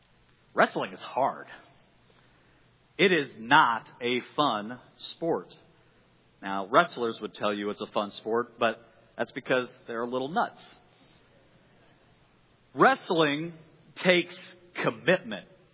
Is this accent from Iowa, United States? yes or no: yes; Iowa, United States; Now, I had not wrestled in a long time, but I'm from Iowa. It had to be in my blood, right?